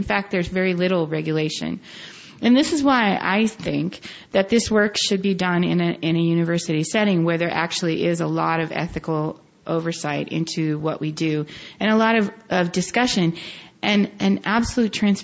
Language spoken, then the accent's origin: English; United States; being just an American myself, I'm surprised to see which countries are putting a lot of money into this.